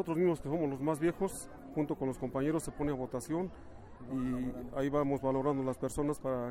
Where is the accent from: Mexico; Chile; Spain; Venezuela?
Mexico; Tlapacoya; No, somos de aquí, de Tlapacoya, todos somos oriundos de Tlapacoya.